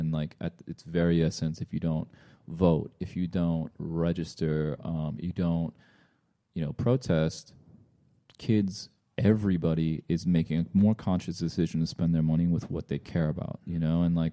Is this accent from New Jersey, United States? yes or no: no; San Francisco, California, United States; I grew up in San Francisco. So like, we were thankful that I had like a lot of Korean people, a lot of Chinese people, a lot of Vietnamese people.